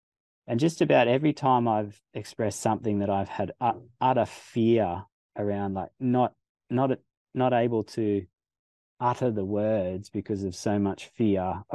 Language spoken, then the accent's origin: English; Australia; You know, like growing up in Australian culture, like there's definite, my upbringing was boys don't cry, you know, boys are tough, you don't have emotions.